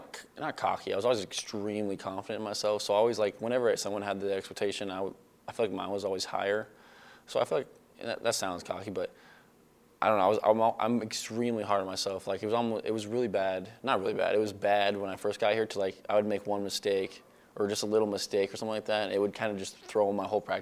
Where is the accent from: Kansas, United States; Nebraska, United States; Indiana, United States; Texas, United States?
Nebraska, United States; Omaha; also born or lived in Iowa; Well, I went to high school in Iowa, but I was born and raised in Omaha. And my family's typical Nebraska fans